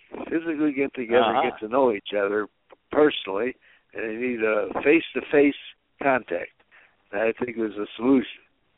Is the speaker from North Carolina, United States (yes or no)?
no; Chicago, Illinois, United States; I'm from Chicago originally.